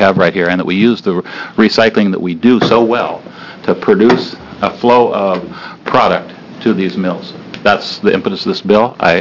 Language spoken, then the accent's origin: English; Port Angeles, Washington, United States; This was a bill, when I started looking at it, that hearkened me back to graduating from high school in Port Angeles, Washington in 1966